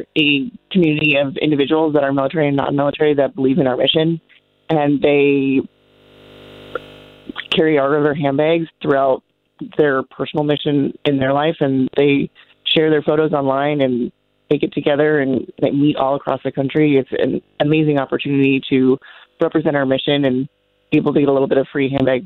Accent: Montana, United States; So I'm from Montana

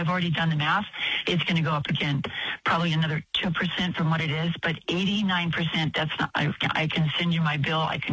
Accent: California, United States; moved away as an adult; I'm from California. We came here in 2015 to avoid California and the disaster.

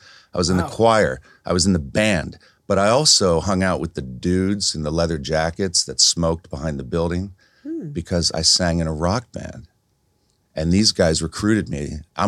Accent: Pennsylvania, United States; In Pennsylvania.

